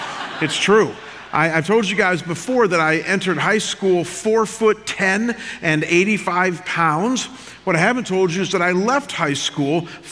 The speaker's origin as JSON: {"language": "English", "region": "Ohio", "country": "United States", "tie": "born or raised there", "said": "In my hometown, I grew up in a town of about 4,000 people outside of Cleveland, Ohio."}